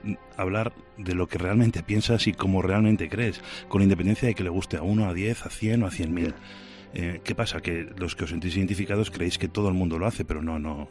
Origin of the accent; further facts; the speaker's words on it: Valladolid, Castile and León, Spain; yo conozco a Pepe Jiménez Lozano como todo vallisoletano